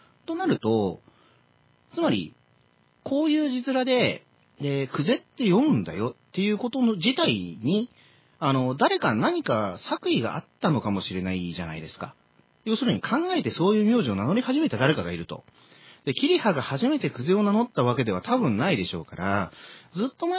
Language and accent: Japanese; Osaka, Japan; now in Tokyo, Japan; 29日は地元大阪を離れて東京にいるし